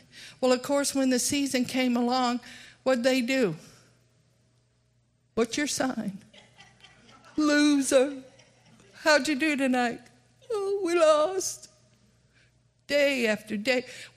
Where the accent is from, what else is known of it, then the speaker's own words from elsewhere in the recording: Texas, United States; You know, I come from Texas and they're terribly, they're proud. And they love their ball games. And up in the panhandle was a school.